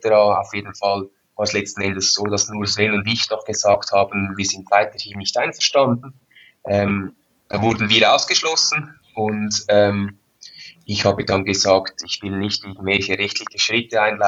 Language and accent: German; Switzerland; aber ich bin ein stolzer Schweizer